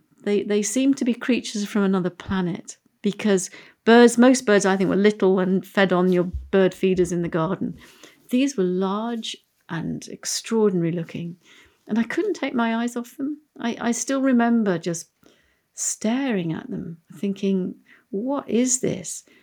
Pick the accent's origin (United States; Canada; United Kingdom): United Kingdom; England; But, you know, one of the great benefits of being English is that, as G.K. Chesterton said, to be English is to appreciate the colour grey.